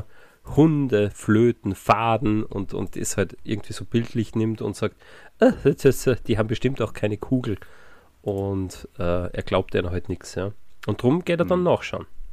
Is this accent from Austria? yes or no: yes; Salzburg, Austria; weil wir sind Salzburger